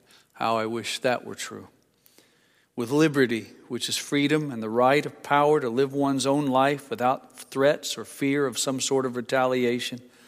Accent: Vincennes, Indiana, United States; Back when I was a schoolboy in my hometown of Vincennes, Indiana, I remember one teacher.

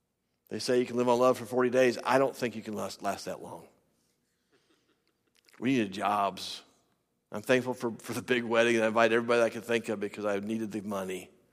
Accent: Iowa, United States; I'm from Iowa. Nobody knows me in Louisiana.

